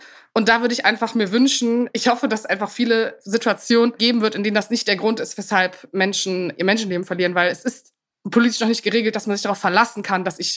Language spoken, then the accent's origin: German; Berlin, Germany; auch als Berliner E-Scooter und Radfahrerin auf dem Radweg